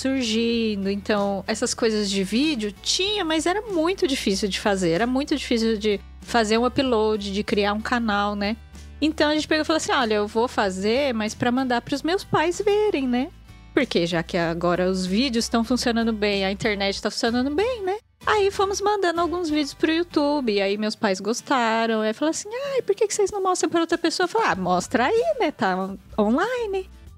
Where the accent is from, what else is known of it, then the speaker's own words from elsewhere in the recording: São Paulo, Brazil; Eu morava com meus pais. Cresci e morei sempre em São Paulo, capital.